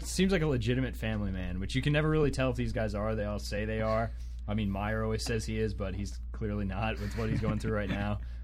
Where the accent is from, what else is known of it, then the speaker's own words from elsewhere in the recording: Ponte Vedra Beach, Florida, United States; Ponte Vedra Beach, son, my hometown.